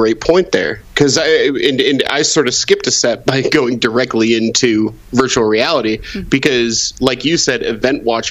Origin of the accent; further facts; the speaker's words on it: Chicago, Illinois, United States; Hey, I would have just state this for the record. I am originally from Chicago.